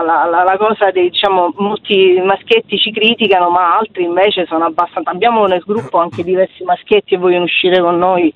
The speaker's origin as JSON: {"language": "Italian", "town": "Palermo", "region": "Sicily", "country": "Italy", "lives_now": "Rome, Italy", "said": "io sono palermitana, sono da 14 anni a Roma"}